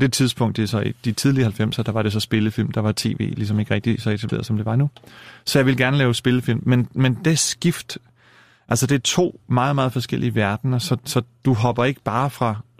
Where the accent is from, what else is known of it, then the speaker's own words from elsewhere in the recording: Copenhagen, Capital Region of Denmark, Denmark; jeg er født og opvokset i København, og gik i skole i København og på gymnasiet i København, og så senere tog jeg et kortvarigt toårigt ophold på kostskole i Wales, og kom tilbage